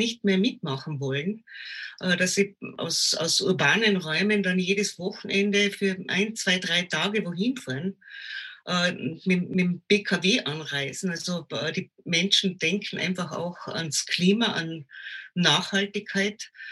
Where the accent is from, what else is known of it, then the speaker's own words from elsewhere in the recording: Austria; Bei uns in Österreich sind es vielleicht 120 Jahre, seit man Skifahren kennt.